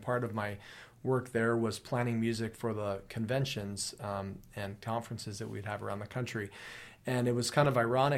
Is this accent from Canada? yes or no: no; Phoenix, Arizona, United States; I grew up in Phoenix, so a lot of musicians that we had to just have a great musical